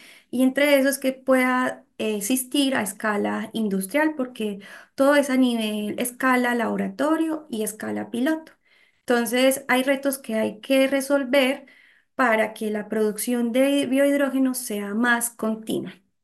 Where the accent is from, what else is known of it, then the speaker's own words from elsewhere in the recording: Colombia; now in Chillán, Chile; Soy colombiana, estoy estudiando un doctorado en recursos hídricos y energía para la agricultura en la Universidad de Concepción, en el campus Chillán. Entonces, por ende, vivo en Chillán.